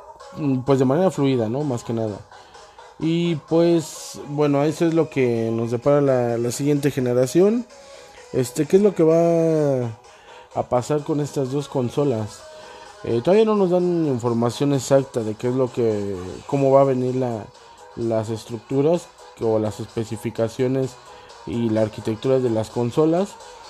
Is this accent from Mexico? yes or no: yes; Mexico; Esto en mi caso, porque bueno, yo soy de aquí de México